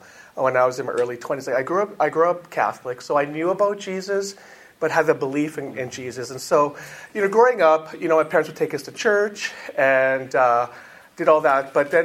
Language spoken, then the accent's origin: English; Regina, Saskatchewan, Canada; I had no plans to leave the Catholic Church, because that's what I was raised in, right? And so I'm from Regina